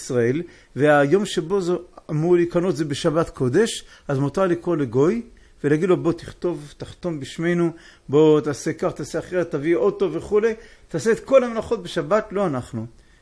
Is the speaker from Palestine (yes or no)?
yes; Hebron, West Bank, Palestine; כי אני כל כך ככה בא לחזק את יישוב ארץ ישראל, הרי אני בא מחברון